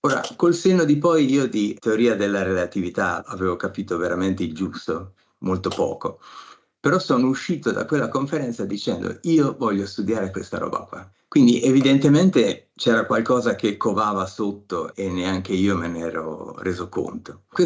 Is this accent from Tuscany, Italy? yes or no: no; Ancona, Marche, Italy; io sono di Ancona